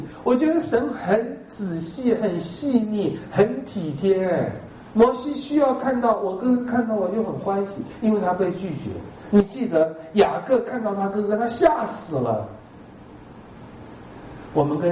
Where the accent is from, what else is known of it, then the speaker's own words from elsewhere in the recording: Taiwan; 我是台湾人